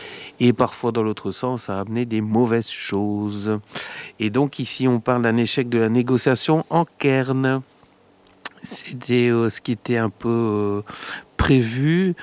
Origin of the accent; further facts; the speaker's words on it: Belgium; On est belge, on sait tout à fait ce que ça signifie.